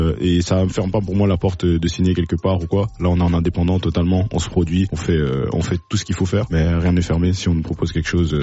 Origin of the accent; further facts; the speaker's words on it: Kinshasa, DR Congo; moved away as an adult; now in Brussels, Belgium; J'ai grandi à Kinshasa. Yes. J'ai grandi à Kinshasa. Je suis arrivé ici à mes 18 ans de base pour les études.